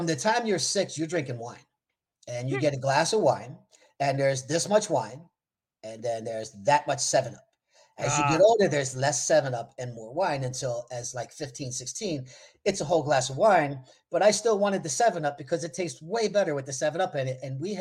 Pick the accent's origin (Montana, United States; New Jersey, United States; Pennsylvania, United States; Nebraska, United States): New Jersey, United States; I'm from Jersey.